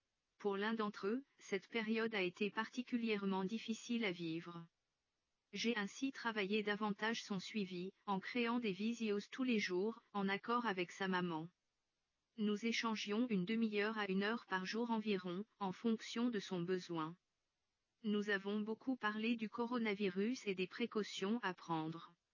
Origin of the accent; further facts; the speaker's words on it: Lille, Hauts-de-France, France; Je suis originaire de Lille, j'ai réalisé des études d'éducatrice spécialisée en Belgique que j'ai validées par la suite en France, par une reconnaissance professionnelle. Je suis ensuite partie à Naen en Savoie